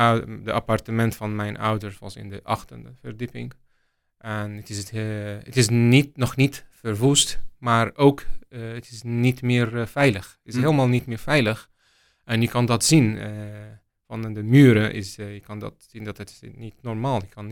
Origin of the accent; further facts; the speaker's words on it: Latakia, Latakia Governorate, Syria; Dutch is a second language; Ik kom uit Latakia. Latakia ligt in de noordwest van Syrië.